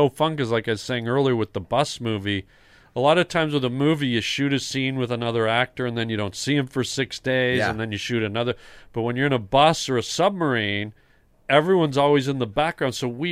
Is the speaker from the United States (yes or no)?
no; Toronto, Ontario, Canada; I grew up in Toronto, and when I was a kid in high school, me and all my buddies would walk downtown and hang out at a pizza parlor.